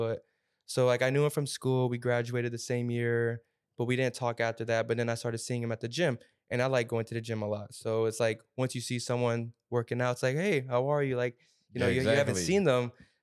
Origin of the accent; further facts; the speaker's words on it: Sarasota, Florida, United States; I'm from Sarasota, Sarasota, Florida.